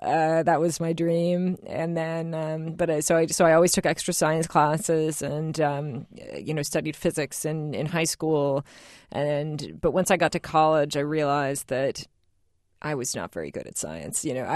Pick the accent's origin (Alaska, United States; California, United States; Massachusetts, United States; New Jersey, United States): Massachusetts, United States; Salem; growing up in Salem, and it is an enormous industry, it wasn't so much when I was little there, but they've really turned it into the focus of the town now. I mean, it's really a tourist town at this point.